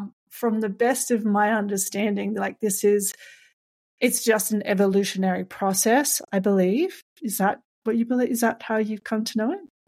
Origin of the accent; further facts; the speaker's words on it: Australia; you're American, I'm Australian